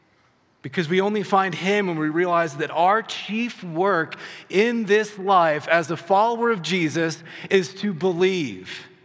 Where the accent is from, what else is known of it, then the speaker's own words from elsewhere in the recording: Southeast, United States; I know growing up in the Southeast, one of the funny things that would happen pretty regularly is that you're literally just finishing breakfast